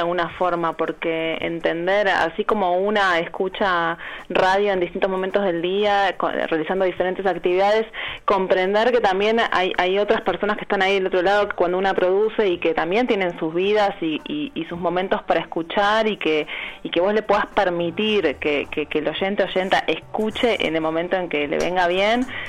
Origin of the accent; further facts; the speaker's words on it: Uruguay; now in Argentina; si bien yo soy uruguaya y hace 7 años que estoy viviendo acá